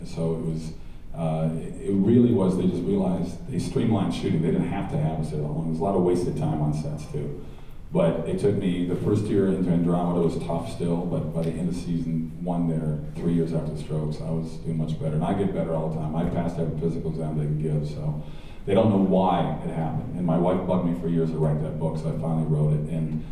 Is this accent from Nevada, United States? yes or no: no; Minnesota, United States; now in Los Angeles, United States; Minnesota Vikings. I'm from Minnesota, guys. I'm sorry. You know? I'm loyal to my state. Even though I left, I still watch.